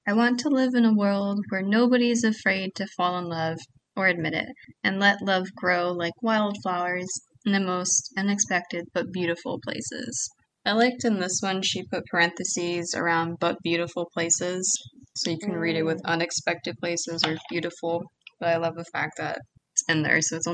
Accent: Philippines; I'm Filipino, and we're raised traditionally to be very reserved about our feelings

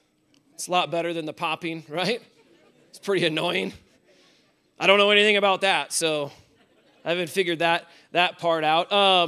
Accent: Iowa, United States; I grew up in Iowa. I always say Iowa is a great place to be from. Really happy to be in Colorado now, but Iowa's a great place to be from.

